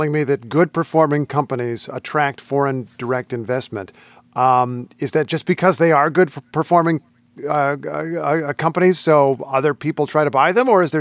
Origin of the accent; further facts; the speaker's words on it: Indiana, United States; I grew up in the Midwest, in Indiana, where there's a giant U.S. steel plant.